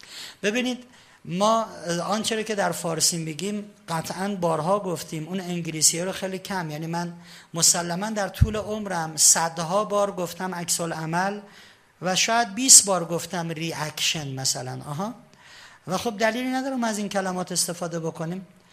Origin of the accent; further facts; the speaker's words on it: Shiraz, Fars, Iran; now in Tehran, Iran; من خودم شیرازیم، ولی الان فکر میکنم 25 ساله که تهران زندگی میکنم. با 25 سال تهران زندگی کردن که تهرانی نمیشم که.